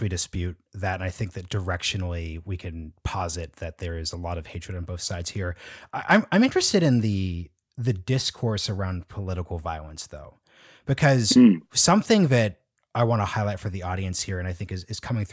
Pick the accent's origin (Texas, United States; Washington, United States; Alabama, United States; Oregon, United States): Oregon, United States; Portland; I'm from Portland, Oregon, so I kind of get the directional deal of, like, you know